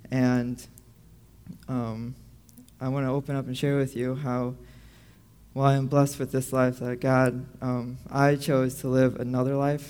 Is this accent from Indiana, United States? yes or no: yes; Chesterton, Indiana, United States; I am originally from Chesterton, Indiana, which is on the southern tip of Lake Michigan, so it's about a 12-hour drive from here.